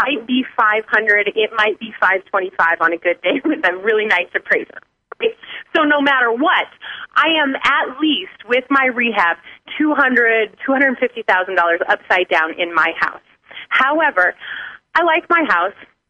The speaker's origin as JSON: {"language": "English", "country": "United States", "said": "So we, as the American public, need to come together to our senators, to our officials, and tell them what we need"}